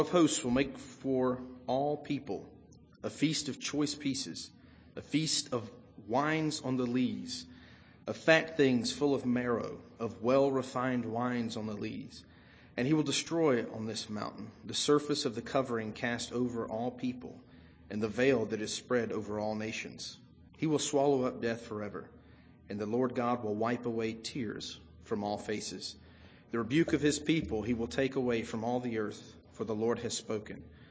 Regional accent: the South, United States; I grew up in the South, and, we sort of had traditions. Men worked.

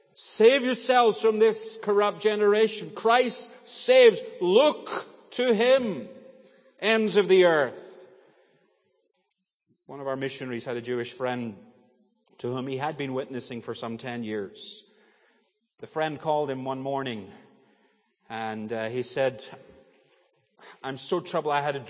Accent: Northern Ireland, United Kingdom; now in United States; I'm from Northern Ireland, we just don't get those things.

